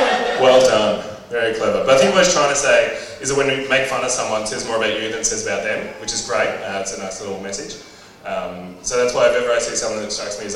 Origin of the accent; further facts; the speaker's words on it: Australia; part of being Australian is like, yeah, I just lie to the place that pays me. Australia.